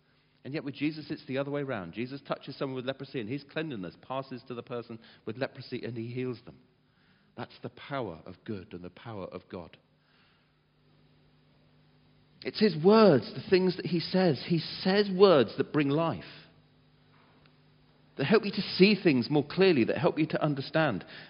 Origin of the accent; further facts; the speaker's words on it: England, United Kingdom; And of course, being English, we didn't want to say anything.